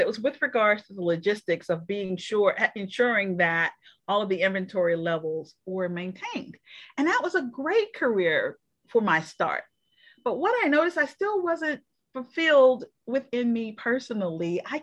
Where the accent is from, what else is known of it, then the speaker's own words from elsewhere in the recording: Montgomery, Alabama, United States; My journey started actually, I'm from Montgomery, Alabama